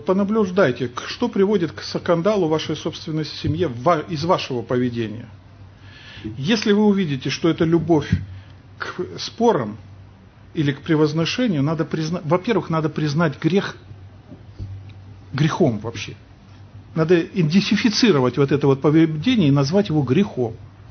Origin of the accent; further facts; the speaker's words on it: Kazakhstan; born there; also born or lived in Lithuania; я родился в Казахстане, учился в Литве, семья моя в Москве.